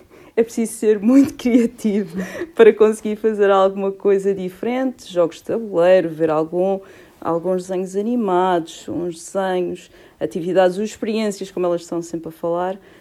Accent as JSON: {"language": "Portuguese", "region": "Madeira", "country": "Portugal", "moved": "as an adult", "lives_now": "Lisbon, Portugal", "said": "É verdade, madeirense, ainda tenho algum sotaque, e o sotaque perdi-o porque estou a viver em Lisboa há 20 anos. Há 21 anos."}